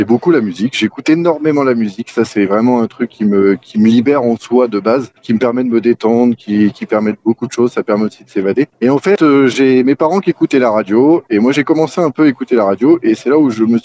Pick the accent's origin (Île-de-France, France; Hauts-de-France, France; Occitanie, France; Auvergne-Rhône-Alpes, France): Île-de-France, France; de base, je suis originaire de Seine-et-Marne.